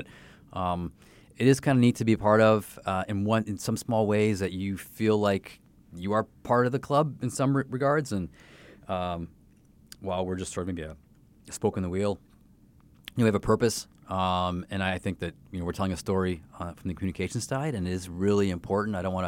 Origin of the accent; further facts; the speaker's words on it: Canada; now in St. Louis, United States; growing up in Canada.